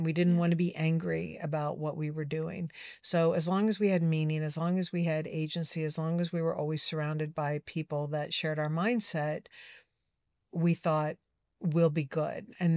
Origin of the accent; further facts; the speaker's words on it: Southern United States, United States; My friends did growing up in the South.